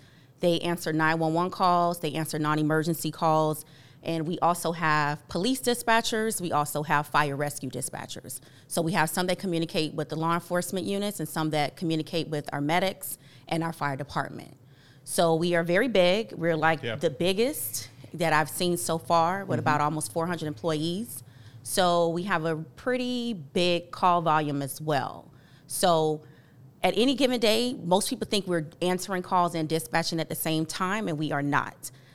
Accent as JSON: {"language": "English", "town": "Miami", "region": "Florida", "country": "United States", "said": "I am from the 305. I am from Miami."}